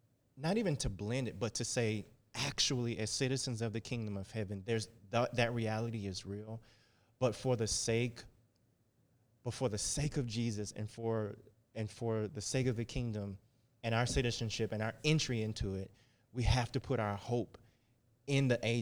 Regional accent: Mississippi, United States; we went to Mississippi, my hometown, this past summer

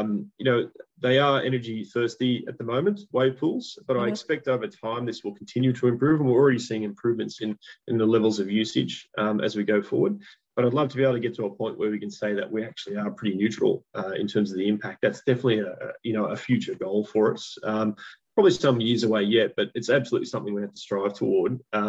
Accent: Sydney, New South Wales, Australia; You know, I grew up in the West and that Western Sydney area has just grown immeasurably.

